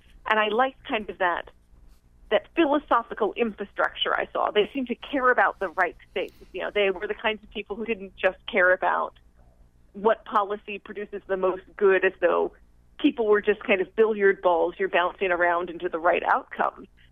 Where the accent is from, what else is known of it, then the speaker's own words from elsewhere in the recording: New York, United States; I was raised in New York on Long Island by a family that wasn't religious